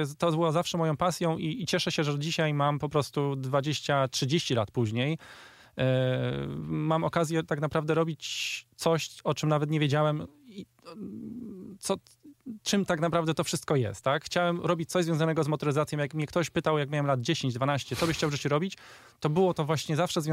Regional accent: Katowice, Silesian Voivodeship, Poland; gdzie robiliśmy trochę zdjęć z Katowic, bo jestem z Katowic.

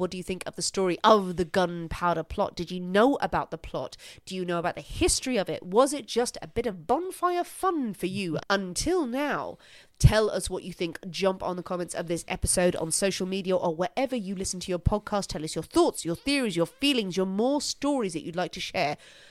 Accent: Ireland; now in England, United Kingdom; Well, what we did, actually, like living in England as well, but as Irish people, we did bonfires on Halloween.

